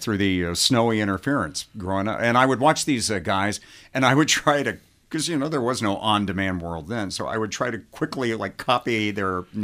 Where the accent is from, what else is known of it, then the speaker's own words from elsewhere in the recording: Indiana, United States; I grew up in Northeast Indiana, so I would watch the TV guys there.